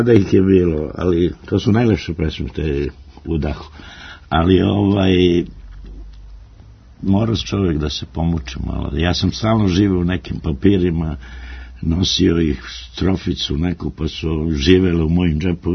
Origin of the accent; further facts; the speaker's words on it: Kuršumlija, Southern and Eastern Serbia, Serbia; born there; Onda ja sam isto tamo sa graničio sam se u starom tom, u toj kući gde sam rođen u Kuršumli